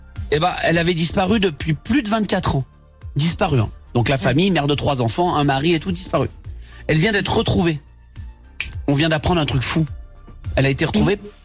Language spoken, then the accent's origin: French; Les Orres, Provence-Alpes-Côte d'Azur, France; mon père, ou ma mère, partait des Ors, là où j'ai grandi, puis ils allaient à Serre-Chevalier à côté